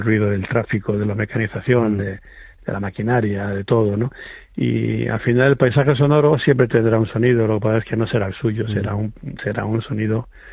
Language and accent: Spanish; Madrid, Community of Madrid, Spain; now in La Granja, Spain; Yo soy de Madrid. Lo que pasa es que hace 30 y tantos años que vivo en un pueblo de Segovia, en Barsaín y La Granja, en la Sierra de Guadarrama, que por cierto, ahora ya es Parque Nacional.